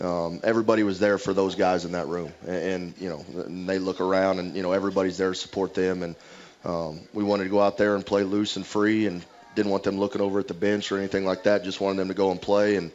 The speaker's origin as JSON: {"language": "English", "town": "Goodland", "region": "Kansas", "country": "United States", "tie": "born or raised there", "said": "Yep, I was born and raised in Goodland, Kansas. Went 2 years at Dodge City Community College"}